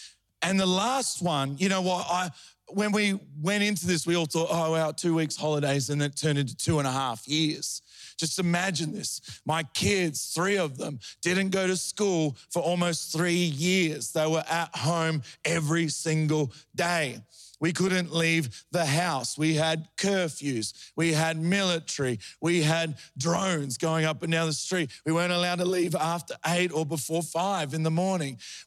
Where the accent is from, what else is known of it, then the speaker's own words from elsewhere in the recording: Melbourne, Victoria, Australia; because I'm from Melbourne, right?